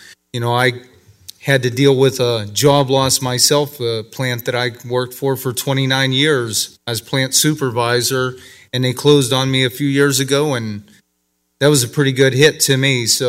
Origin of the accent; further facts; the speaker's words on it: Weathersfield Township, Ohio, United States; Growing up in this area, I grew up in Weathersfield Township, and I watched a lot of things going on over the years. I grew up in the 80s here